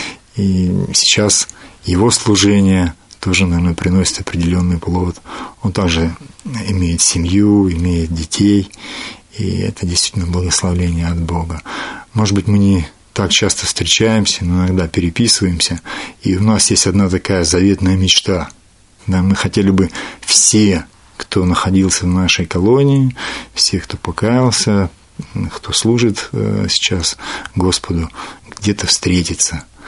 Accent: Belgorod Oblast, Russia; now in Perm, Russia; Потому что я человек южный. Сам я родился и жил в Белгородской области.

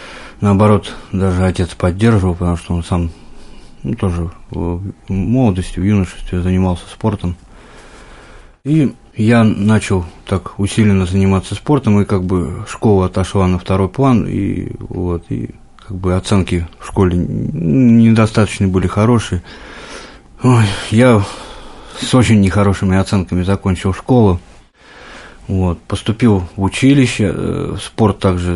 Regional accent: Saint Petersburg, Russia; Я родился в Санкт-Петербурге, вот, в достаточно нормальной семье.

